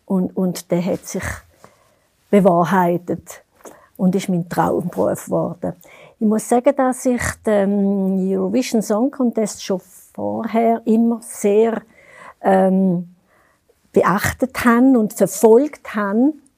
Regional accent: St. Gallen, Switzerland; Und ich habe mich auch gefreut, dass ich ein Kleid aus St. Galler Stickerei getragen habe, wo ich damit meine Heimatstadt vertreten habe.

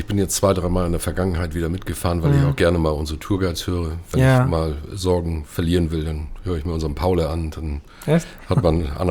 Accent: Hamburg, Germany; Hamburger Hafen ist für mich eigentlich meine Kindheit, mein ganzes Leben. Ich bin aus der Schifffahrt, ich komme aus der Schifffahrt.

